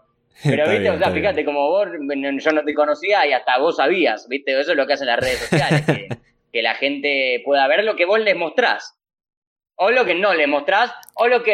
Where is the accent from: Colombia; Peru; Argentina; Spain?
Argentina; Buenos Aires; yo Nací en Boedo, o sea, soy un chabón de barrio, ¿viste? Viví toda la vida en el barrio